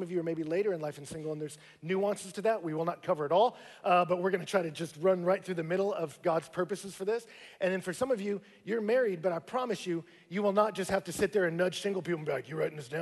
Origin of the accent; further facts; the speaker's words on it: Katy, Texas, United States; I grew up out in Katy, and you know, you don't often remember what people say to you